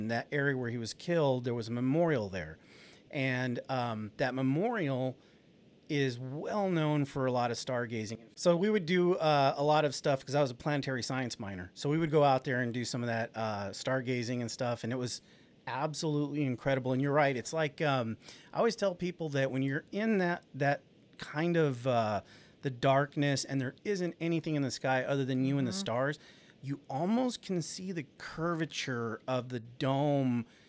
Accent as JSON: {"language": "English", "town": "Tucson", "region": "Arizona", "country": "United States", "said": "You know, being from Arizona, and I'm from Tucson, and so I didn't have to deal with Phoenix."}